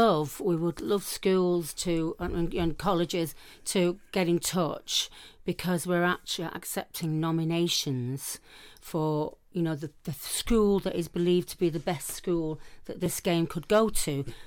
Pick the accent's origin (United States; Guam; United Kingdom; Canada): United Kingdom; Clayton, Yorkshire and the Humber; born there; Yeah, I was born in Clayton, yeah. It's now not called Clayton. It's always been confused with Bradford